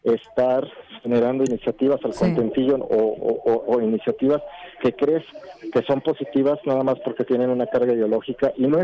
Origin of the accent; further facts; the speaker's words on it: Mexico; Los únicos que vamos a perder somos los mexicanos